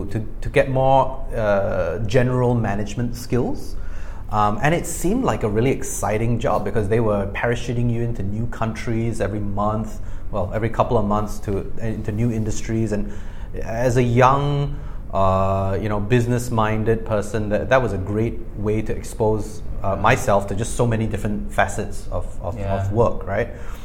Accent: Singapore; also born or lived in United Kingdom; I'm from Singapore.

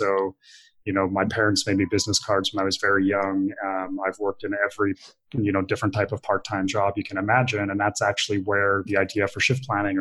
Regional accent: Alberta, Canada; I grew up in Canada, in northern Alberta. A very rich part of Canada, but we actually grew up not so wealthy in that area

